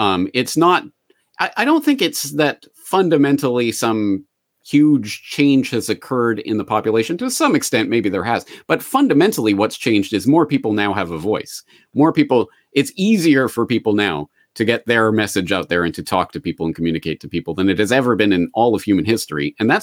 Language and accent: English; Alberta, Canada; moved away as an adult; So I grew up in Alberta. I'm an Alberta boy, and I lived in and around Calgary and around Edmonton for all my life, and then went to Ireland to study for a year, Anglo-Irish literature at Trinity College.